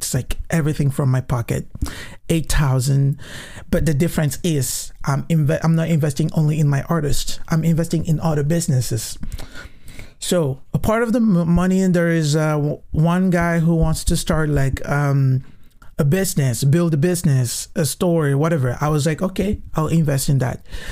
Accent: Cameroon; And it's working perfectly good in my home country in Cameroon

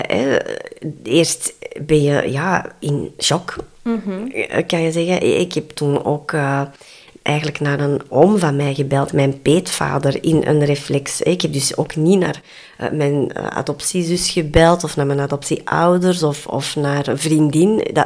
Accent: Belgium; also born or lived in South Korea; Ik ben 45 jaar en ik ben geadopteerd uit Zuid-Korea. Ik ben in 1977 alweer aangekomen in België.

